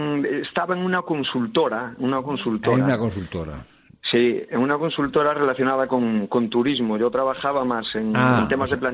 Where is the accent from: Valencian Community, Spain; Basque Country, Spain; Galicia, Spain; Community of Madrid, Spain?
Galicia, Spain; Outes; En mi pueblo, en el municipio de Outes